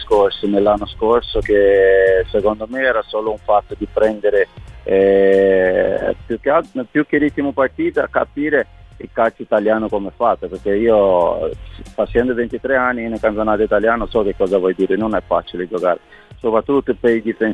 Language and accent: Italian; Brazil; e io essendo brasiliano sono contentissimo che sta anno dopo anno crescendo